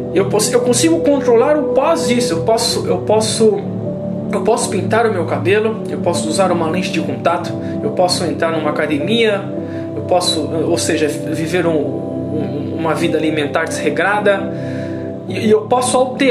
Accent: Brazil; Eu posso até ter, adquirir outra cidadania, mas eu não vou mudar. Eu serei sempre brasileiro.

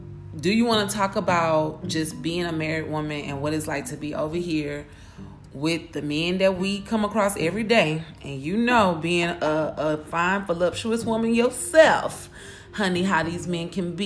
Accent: the South, United States; you and I know we're both from the South.

